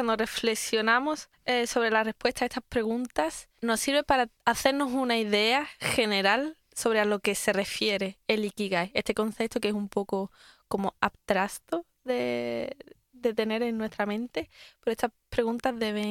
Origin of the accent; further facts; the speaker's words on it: Málaga, Andalusia, Spain; now in Innsbruck, Austria; vengo de Málaga, de España. Y soy maestra y estoy aquí actualmente trabajando en un colegio Montessori en Innsbruck.